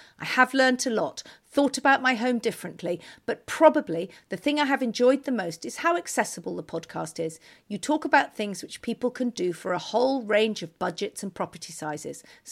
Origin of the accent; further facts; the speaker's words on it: Oklahoma, United States; I'm an Anglophile from Oklahoma.